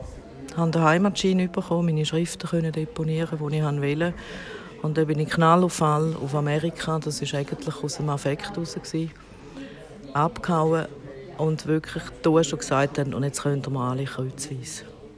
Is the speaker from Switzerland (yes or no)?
yes; Chur, Graubünden, Switzerland; born there; ich bin in Chur geboren, als jüngstes von 9 Kindern.